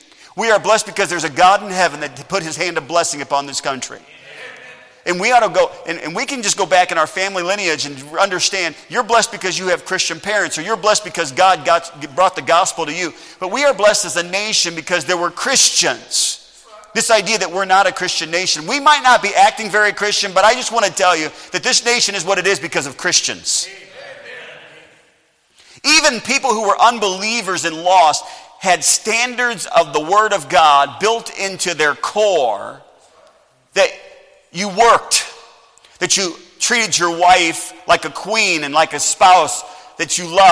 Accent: United States; And listen, I'm glad I'm an American this morning.

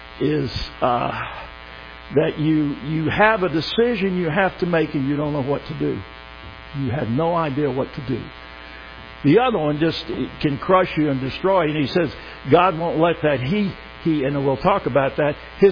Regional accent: Florida, United States; I grew up fishing. I grew up in South Florida. I grew up fishing the Keys.

